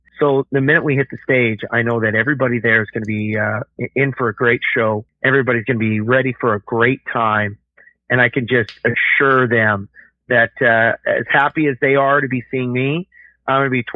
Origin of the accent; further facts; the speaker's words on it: Alberta, Canada; as a Canadian artist from Alberta to prioritize Quebec